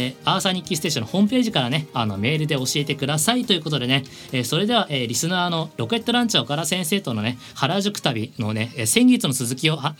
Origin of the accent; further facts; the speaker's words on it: Tokyo, Japan; 俺は出身が東京が西の多摩地方なんですけど、